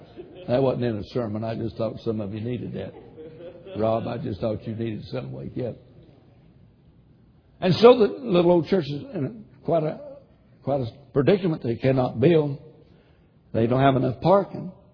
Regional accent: Tennessee, United States; Now, I'm from Tennessee. You'd never guess that.

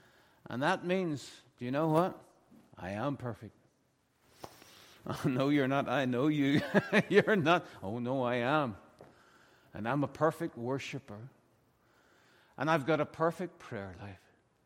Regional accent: Ireland; I grew up that way in Ireland

